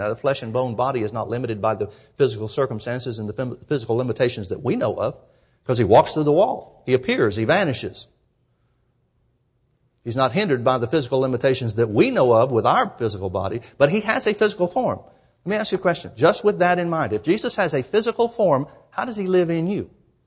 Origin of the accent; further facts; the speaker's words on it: Alabama, United States; I can't help it. I'm from Alabama.